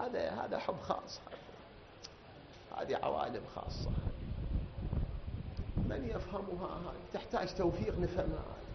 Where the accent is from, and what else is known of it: Iraq